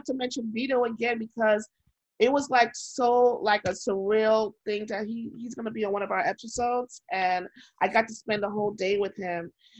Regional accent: New York, United States; But as a New Yorker, forget that I'm Black or forget that I'm a woman, just New Yorker, right?

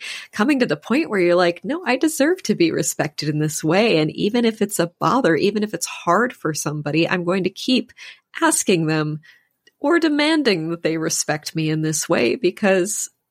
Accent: Minnesota, United States; especially I grew up in Minnesota and there is a cultural thing there with like not wanting to be a bother to people

